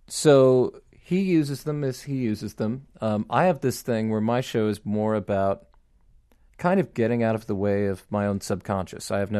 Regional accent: East Coast, United States; I grew up on the East Coast

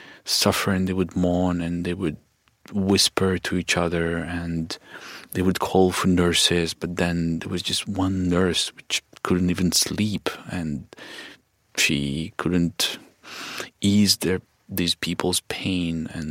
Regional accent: Kharkiv, Kharkiv Oblast, Ukraine; I grew up in Kharkiv, and Kharkiv is a similar city to culturally and visually even similar to Mariupol.

